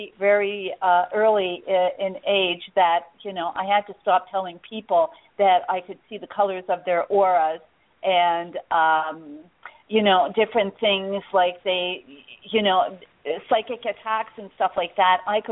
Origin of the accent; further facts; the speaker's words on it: Montreal, Quebec, Canada; born there; Well, I was born in Montreal, Quebec, in Canada.